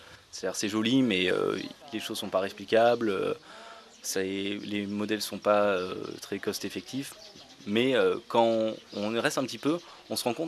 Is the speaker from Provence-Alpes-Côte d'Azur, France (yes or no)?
yes; Marseille, Provence-Alpes-Côte d'Azur, France; j'ai 24 ans, je suis ingénieur, toujours étudiant à l'école polytechnique, je suis originaire du sud de la France, de Marseille.